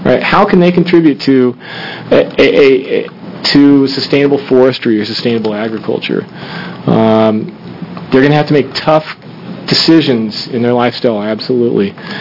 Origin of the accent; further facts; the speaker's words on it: Oregon, United States; Growing up in Oregon and coming from kind of a farming and forestry background